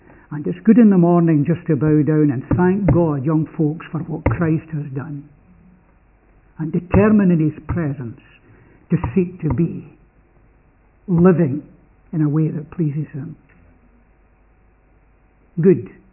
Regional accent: Scotland, United Kingdom; It was to be in Europe. And that, as a Scotsman, was a big thing.

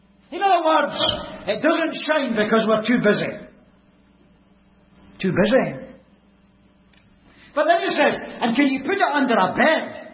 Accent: Scotland, United Kingdom; We've already established that I come from Scotland.

